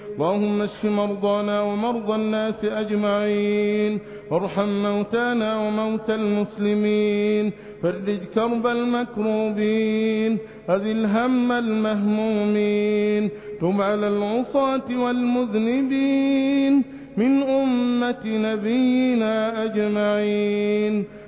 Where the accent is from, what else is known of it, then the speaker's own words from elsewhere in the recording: Egypt; اللهم احفظ بلادنا مصر بحفظك